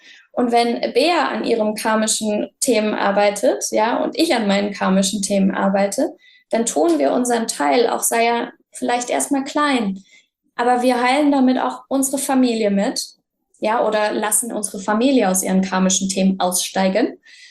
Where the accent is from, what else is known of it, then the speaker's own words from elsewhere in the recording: Germany; So, und jetzt sind wir aber auch beide in Deutschland groß geworden. Also wir sind auch eingebettet in ein deutsches Karma.